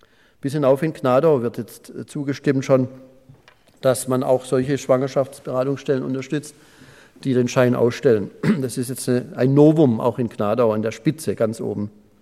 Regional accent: Pforzheim, Baden-Württemberg, Germany; das war zum Beispiel auch in meiner Heimatstadt Pforzheim.

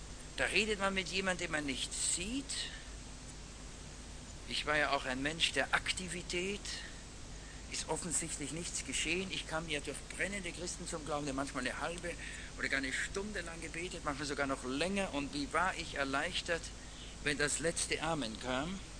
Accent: Austria; das sitzt einen als Österreicher in den Knochen, denn ich war so in einem katholischen Kindergarten

